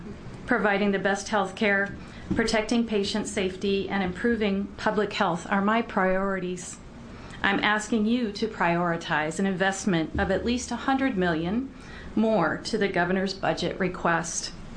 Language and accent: English; Wilsonville, Oregon, United States; I am from Wilsonville.